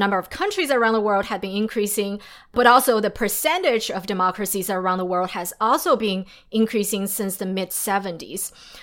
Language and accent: English; China; I grew up in China